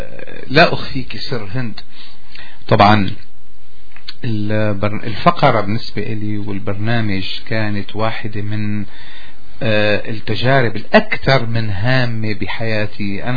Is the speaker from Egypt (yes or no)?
no; Syria; وكفنان سوري عايش حياتي من ناحية الفن وكأني أنا من دمشق